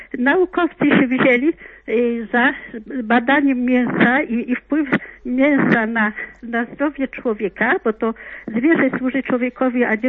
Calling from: Wyszków, Masovian Voivodeship, Poland; dzwonię z Wyszkowa. Ja wychowałam się na wsi

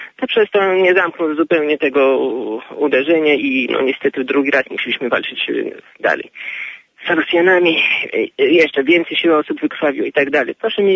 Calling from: Masovian Voivodeship, Poland; z Mazowieckiego.

